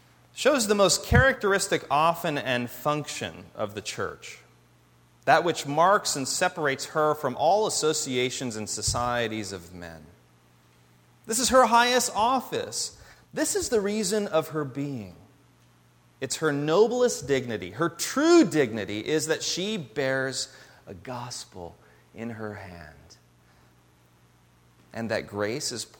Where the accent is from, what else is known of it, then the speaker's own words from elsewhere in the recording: Tracy, California, United States; I grew up in Tracy, and as a fourth-generation Californian, grew up in Tracy over the Altamont Pass, about 200 miles north of here, a prison town, like this one.